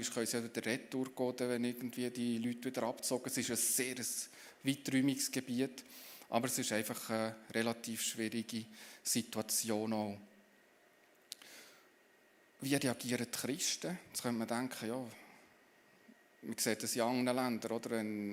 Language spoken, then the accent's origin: German; Switzerland; So würden wir bei uns in der Schweiz denken.